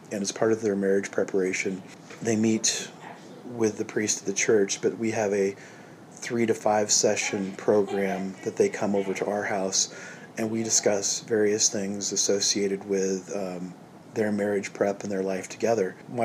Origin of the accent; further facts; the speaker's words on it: Windsor Heights, Iowa, United States; I grew up here in central Iowa. I grew up in Windsor Heights and went to school at Northeast Missouri State.